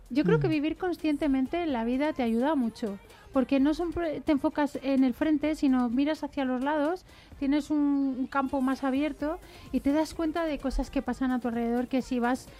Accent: Elche, Valencian Community, Spain; Es que vengo de Elche.

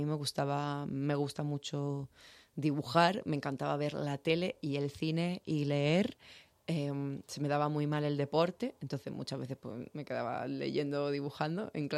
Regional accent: Sweden; now in Spain; Sí, yo soy originariamente, yo nací en Geleftio, que es una ciudad, bueno, soy de un pueblo que se llama Bureo, que pertenece a Geleftio, que es una ciudad que está al norte de Suecia, y nací allí, pero mi padre es cordobés y sevillano

